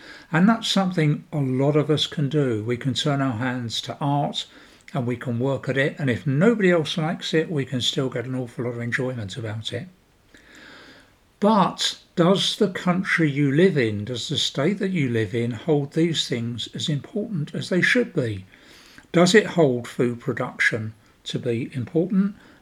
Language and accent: English; London, United Kingdom; born there; moved away; I lived for many years in UK. I was born in the UK. I was born in London.